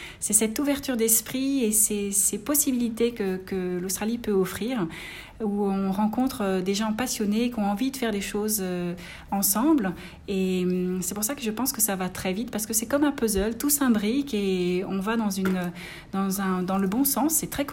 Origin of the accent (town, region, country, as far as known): France